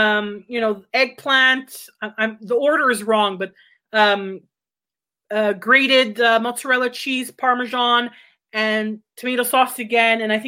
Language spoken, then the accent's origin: English; Montreal, Quebec, Canada; I was born and raised in Montreal.